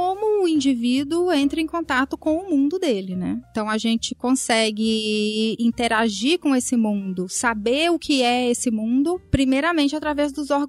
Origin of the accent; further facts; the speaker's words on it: Lavras, Minas Gerais, Brazil; Do sul de Minas, da região de Lavras. Eu sou de Lavras, o meu pai é engenheiro agrônomo, o meu avô era produtor de café e o meu pai herdou a fazenda dele.